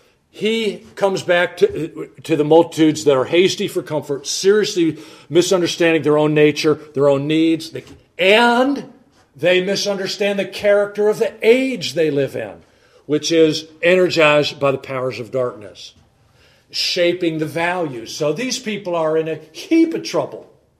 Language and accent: English; Cleveland, Ohio, United States; I grew up in Cleveland. And we have in Cleveland the Terminal Tower.